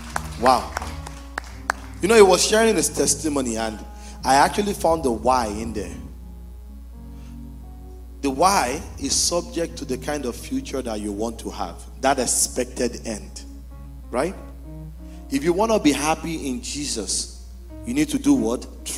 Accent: Nigeria; I'm from Nigeria for those that don't know.

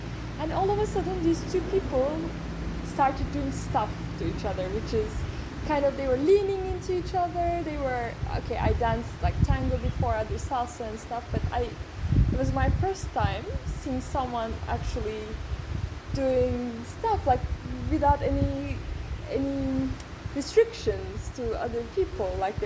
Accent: Turkey; and I'm from Turkey.

